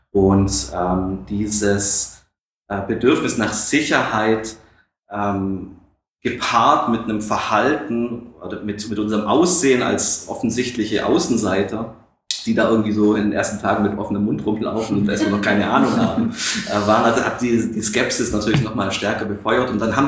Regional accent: Berlin, Germany; wir kommen aus Berlin

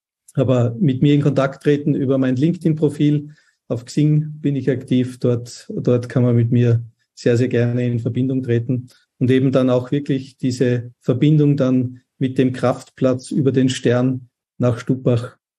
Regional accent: Austria; now in Switzerland; Also als Österreicher, der nicht in Österreich lebt, natürlich ein Wiener Schnitzel. Und das ist in der Schweiz sehr schwierig zu bekommen.

